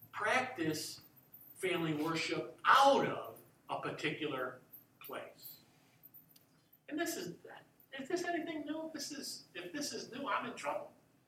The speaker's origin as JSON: {"language": "English", "town": "Herkimer", "region": "New York", "country": "United States", "tie": "born there", "said": "that I was born in Herkimer. Back then, the center of the universe. Herkimer, New York. At Herkimer Memorial Hospital."}